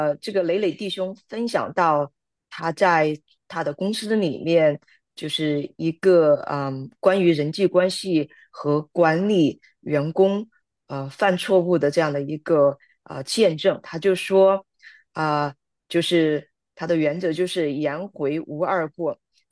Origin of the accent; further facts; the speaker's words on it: China; 我们中国人的就是这个习惯，就是很喜欢翻旧账